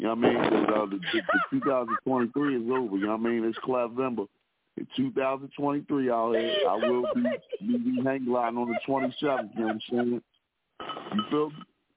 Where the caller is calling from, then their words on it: Philadelphia, Pennsylvania, United States; Represent from the Broad Street Bully side of Philadelphia, where your next door neighbors was engaged for 18 years